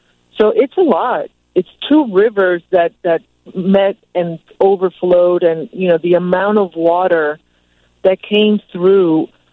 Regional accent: Miami, Florida, United States; But I'm originally from Miami, Florida. I'm used to hurricanes.

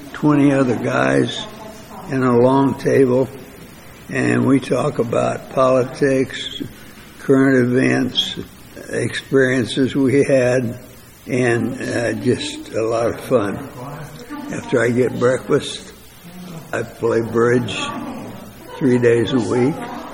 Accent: Des Moines, Iowa, United States; I'm originally from Des Moines. And I went back there when I got out of the service.

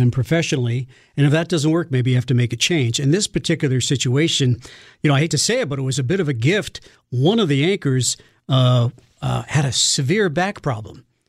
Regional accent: Fairfield, Connecticut, United States; I grew up in Fairfield, Connecticut.

